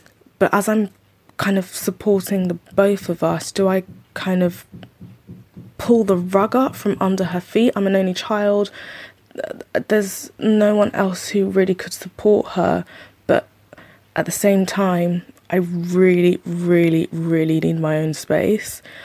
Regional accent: London, United Kingdom; I'm 24 and I'm from London. I currently live with my mother

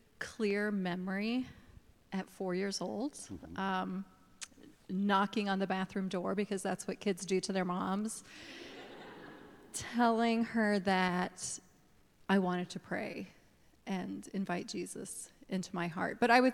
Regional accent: Cincinnati, Ohio, United States; For me, I'm from Cincinnati, Ohio, or that's that's the place that we lived the longest in my childhood

